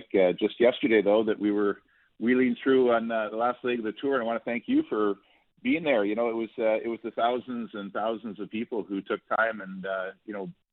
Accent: Williams Lake, British Columbia, Canada; You know, it was a real privilege growing up in Williams Lake in the 70s.

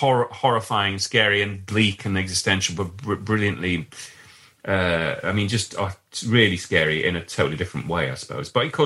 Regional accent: Leeds, Yorkshire and the Humber, United Kingdom; In Leeds, where I grew up in Leeds, yeah.

